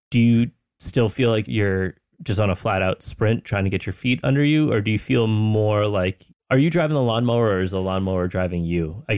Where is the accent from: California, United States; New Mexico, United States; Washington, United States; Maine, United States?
Maine, United States; because Maine is pretty rural. Put it this way, I grew up in a city, but there was 10,000 people in my hometown, but I was like a city boy.